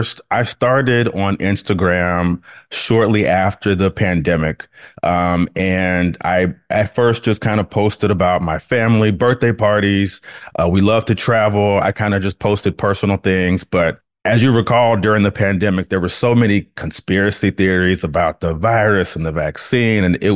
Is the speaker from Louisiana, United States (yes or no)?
yes; Baton Rouge, Louisiana, United States